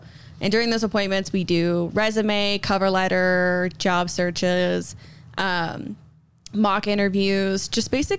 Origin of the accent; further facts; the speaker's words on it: United States; now in Alpine, United States; I'm originally from Washington, D.C., Virginia. Cool. So I'm a long ways away from home. But we moved to Alpine about 2 years ago.